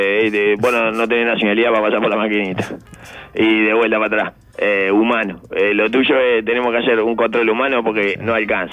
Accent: Uruguay; lo de la asociación de somos uruguayos que somos.

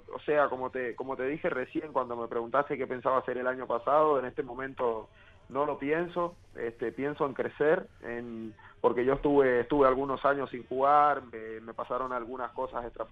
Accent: Colombia; now in Uruguay; Mis compañeros me dicen que soy un uruguayo más, que no soy colombiano, que soy de la calle Colombia, cerca de Canal 4.

